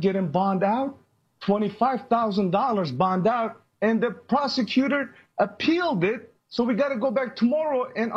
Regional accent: Arlington, United States; born there; I was born in Arlington. I pay taxes. The gun is registered.

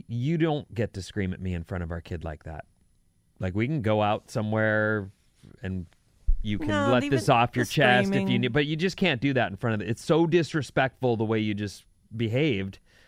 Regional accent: Irvine, California, United States; Growing up in Irvine, this house we lived at on Matisse, that was a street.

